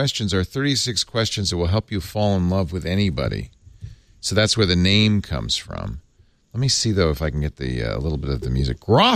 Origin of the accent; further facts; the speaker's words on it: Providence, Rhode Island, United States; We grew up in Providence, right?